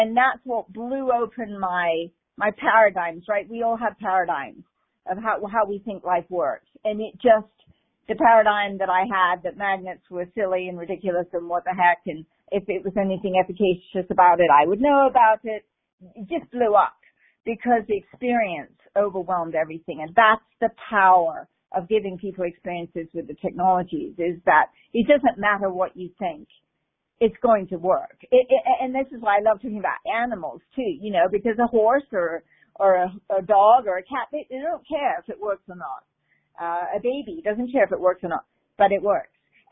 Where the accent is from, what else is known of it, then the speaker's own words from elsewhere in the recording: Cambridge, East of England, United Kingdom; well, I come from Cambridge, but, you know, London's also sort of second home.